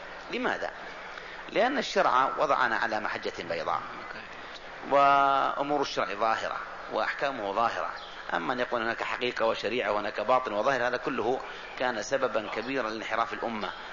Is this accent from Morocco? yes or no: yes; Morocco; لما دخل وقت عندنا في المغرب